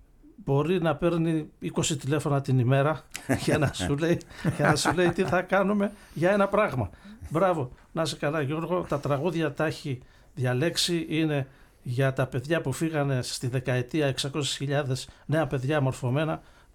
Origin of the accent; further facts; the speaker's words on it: Edessa, Central Macedonia, Greece; μου λέει από πού είσαι, λέω από την Έδεσα, από μέσα λέω όχι, από ένα χωριό, πώς το λένε, Ιδρέα.